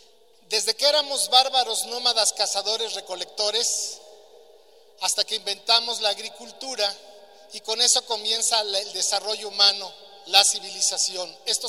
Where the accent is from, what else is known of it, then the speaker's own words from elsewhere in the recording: Oaxaca, Mexico; Vengo de Oaxaca